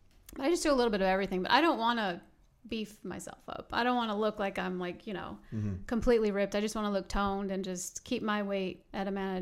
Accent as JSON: {"language": "English", "town": "Long Beach", "region": "California", "country": "United States", "also_born_or_lived": "Dyersburg, Tennessee", "said": "I'm from California. Mm. I was born in Long Beach and we moved from from California to Dyersburg. That was where we landed directly from California."}